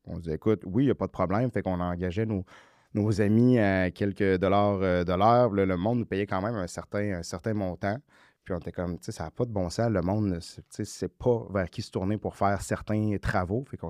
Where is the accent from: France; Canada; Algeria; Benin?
Canada; Matane, Quebec; Je viens de Matane aussi.